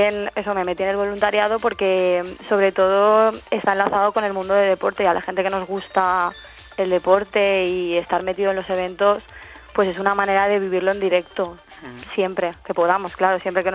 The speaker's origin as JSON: {"language": "Spanish", "town": "Valencia", "region": "Valencian Community", "country": "Spain", "said": "Sí, de Valencia."}